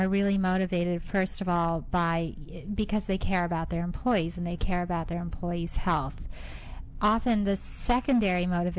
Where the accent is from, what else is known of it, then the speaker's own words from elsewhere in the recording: London, United Kingdom; born there; I was born in London. My mother is Nigerian. My father was Scottish.